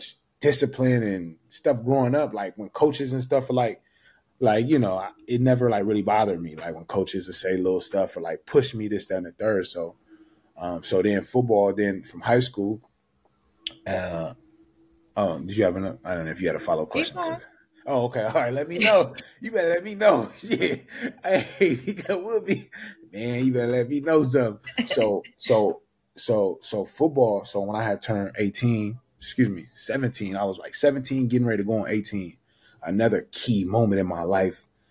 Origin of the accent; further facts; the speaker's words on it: California, United States; even if you're from the South and I'm from California